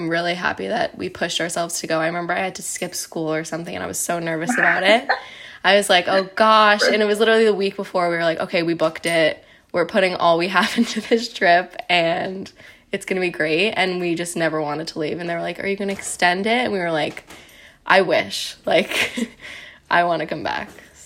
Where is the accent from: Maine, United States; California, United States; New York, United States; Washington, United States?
New York, United States; I'm from New York.